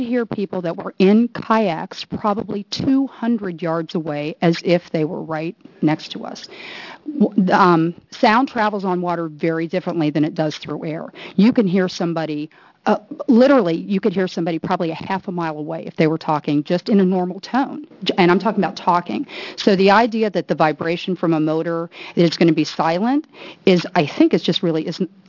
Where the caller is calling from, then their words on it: Bend, Oregon, United States; I'm coming from Bend, Oregon, which is where I live.